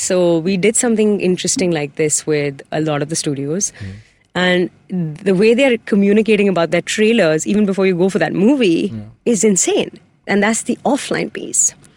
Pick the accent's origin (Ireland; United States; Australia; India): India; Pathankot, Punjab; No, I'm from Pathankot.